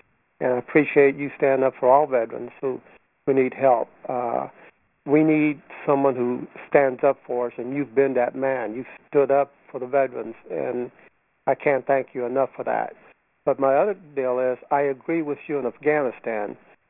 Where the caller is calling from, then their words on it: El Centro, California, United States; I'm calling from El Central.